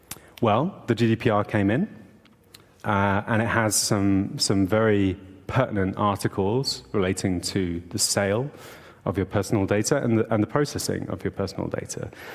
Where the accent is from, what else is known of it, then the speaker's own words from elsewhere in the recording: United Kingdom; The UK, my home country